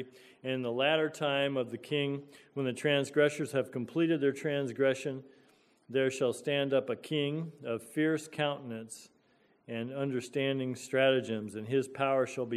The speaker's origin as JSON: {"language": "English", "region": "Oklahoma", "country": "United States", "tie": "born or raised there", "said": "My brother and I grew up in Oklahoma, and the battlegrounds in Oklahoma were above our heads."}